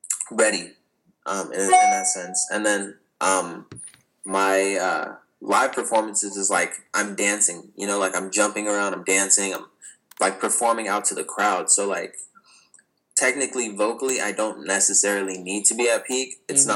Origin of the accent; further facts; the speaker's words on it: California, United States; yeah, I'm 19 years old. I'm from California. I've been singing since I was 15